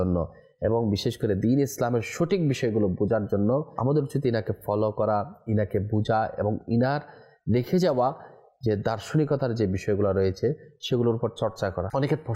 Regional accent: Chittagong, Chittagong Division, Bangladesh; আমার বাড়ি হচ্ছে চট্টগ্রাম, চট্টগ্রামের ল্যাঙ্গুয়েজটা আলাদা, চট্টগ্রামের ভাষা, চট্টগ্রামের সংস্কৃতি সেটার সাথে অন্য জায়গার সাথে হবে না।

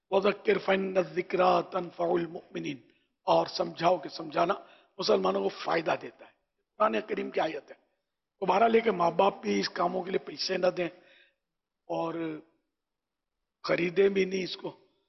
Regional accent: Karachi, Sindh, Pakistan; born there; میں بھی اصل نسلن پاکستانی, میرے ماں باپ ہجرت کر کے آئے تھے, لیکن میں پاکستان کراچی میں پیدا ہوں. میرا مولد جو ہے یہ کراچی ہے

